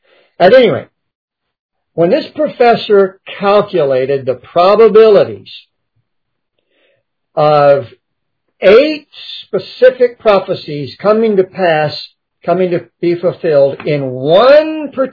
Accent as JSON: {"language": "English", "region": "Texas", "country": "United States", "said": "I'm from Texas. My wife and I are from Texas originally."}